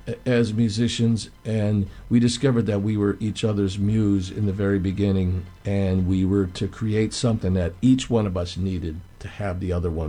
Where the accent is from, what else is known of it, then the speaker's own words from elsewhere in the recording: Cleveland, Ohio, United States; Growing up in Cleveland, I grew up in a really rough part of town.